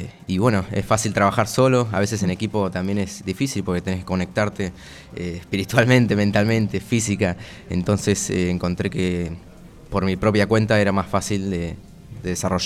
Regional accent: Argentina; Claro, no es muy usual en mi país, ¿no?

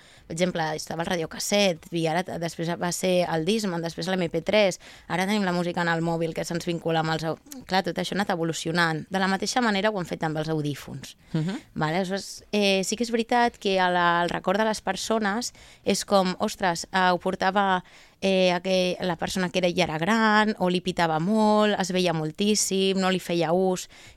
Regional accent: Barcelona, Catalonia, Spain; jo soc de Barcelona, del barri de Gràcia, i a Gràcia hi ha moltes botigues així bohèmies

